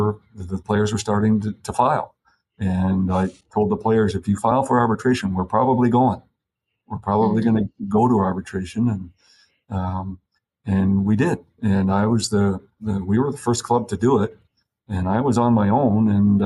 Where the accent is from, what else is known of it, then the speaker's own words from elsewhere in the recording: Canada; now in United States; given that I grew up in Canada and here I am trying to understand what goes on in this country